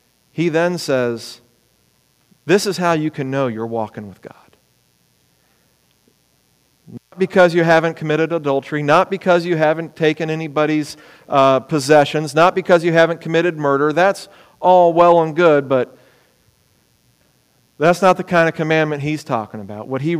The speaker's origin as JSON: {"language": "English", "region": "Ohio", "country": "United States", "tie": "born there", "also_born_or_lived": "Europe", "said": "I was born in Ohio. I spent half of my life as a kid overseas in Europe."}